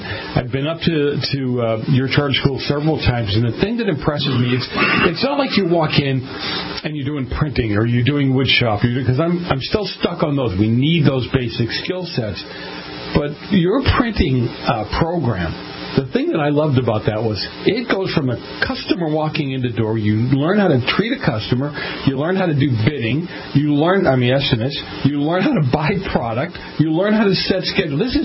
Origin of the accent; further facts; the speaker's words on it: Boston, Massachusetts, United States; I grew up in Boston, and we had for my North End friends, we had a North Bend Industrial School building